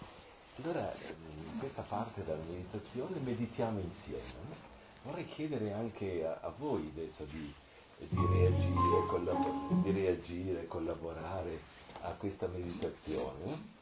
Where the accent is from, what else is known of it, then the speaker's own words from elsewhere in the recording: Veneto, Italy; io vengo dal Veneto di origine